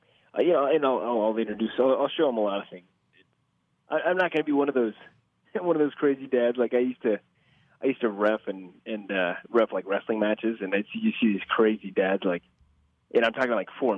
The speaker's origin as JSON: {"language": "English", "town": "Omaha", "region": "Nebraska", "country": "United States", "said": "You know, I'm from Omaha"}